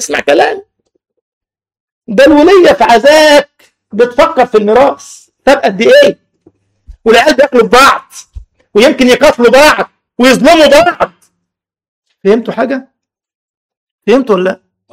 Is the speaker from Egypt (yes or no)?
yes; Egypt; ده كان بنسميه زمان عندنا في مصر كولدير